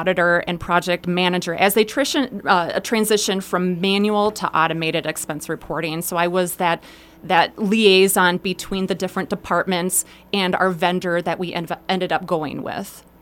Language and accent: English; Mankato, Minnesota, United States; now in Hastings, United States; So I was born and raised in Mankato, Minnesota. My entire family is down there. They still reside down there, so we frequently travel down there to visit them.